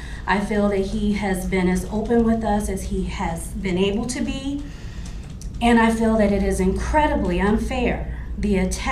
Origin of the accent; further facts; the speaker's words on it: Detroit, Michigan, United States; I'm from Detroit. I'm from the union stronghold of America. I am 100% for unions.